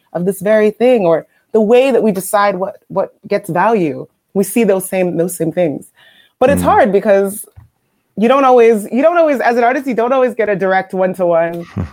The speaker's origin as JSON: {"language": "English", "country": "Nigeria", "said": "I'm Nigerian, so thinking about that."}